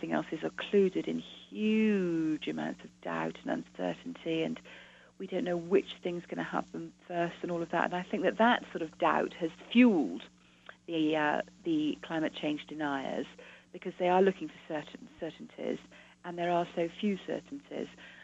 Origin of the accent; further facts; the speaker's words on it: England, United Kingdom; Mind you, I'm English, and coping is pretty English.